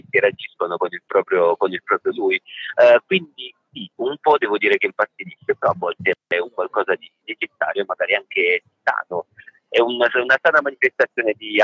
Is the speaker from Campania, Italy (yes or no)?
yes; Andretta, Campania, Italy; now in Naples, Italy; Provincia di Avellino, Andretta, il mio paese, però sono adattato da qualche anno alla vita partenopea.